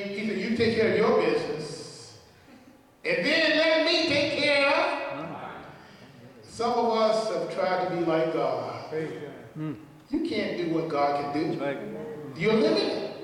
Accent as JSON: {"language": "English", "town": "Atlanta", "region": "Georgia", "country": "United States", "said": "because I'm from Atlanta, so we don't have to put all that extra others in there."}